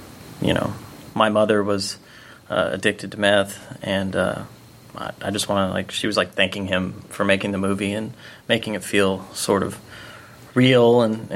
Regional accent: Mustang, Oklahoma, United States; I grew up in Mustang, Oklahoma, so I was around people that, had Southern accents, but I never, it never really filtered

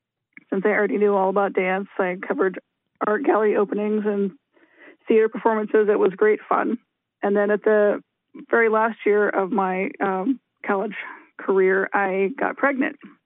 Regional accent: Virginia, United States; I grew up in the Shenandoah Valley in Virginia.

